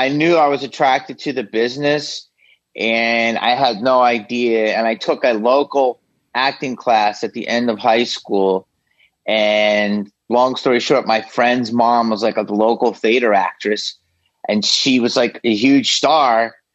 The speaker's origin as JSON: {"language": "English", "town": "Upper Darby", "region": "Pennsylvania", "country": "United States", "said": "I'm from Philly. Upper Darby, I don't know, it's right outside of West Philly."}